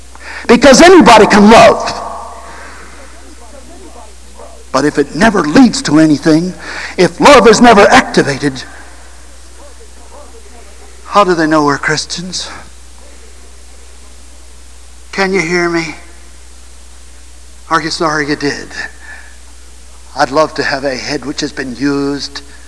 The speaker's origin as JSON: {"language": "English", "town": "Boston", "region": "Massachusetts", "country": "United States", "said": "and I'm only from Boston."}